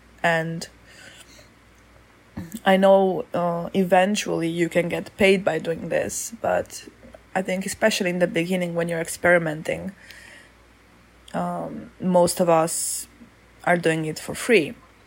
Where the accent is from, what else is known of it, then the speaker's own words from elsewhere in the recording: Romania; moved away; also born or lived in Switzerland; In the beginning of January, I lived in Brasov, Romania. I'm originally from Romania, so I wanted to go back to my country for a few months.